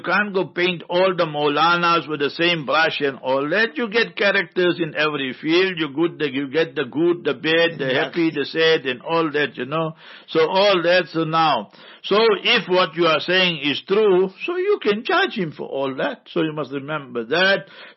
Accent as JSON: {"language": "English", "town": "Heidelberg", "region": "Gauteng", "country": "South Africa", "said": "I am from Heidelberg, originally Transvaal, old Transvaal."}